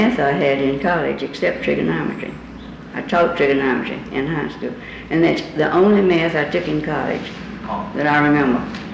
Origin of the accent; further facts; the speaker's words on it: Selma, Alabama, United States; I live in Selma, Alabama. I was born in Selma, Alabama, Dallas County, Alabama. And I've lived here all my life